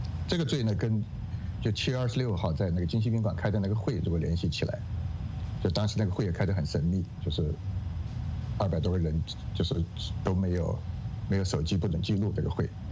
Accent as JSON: {"language": "Chinese", "region": "Chongqing", "country": "China", "said": "我是重庆人，就是我的家我像父母哥哥姐都在重庆"}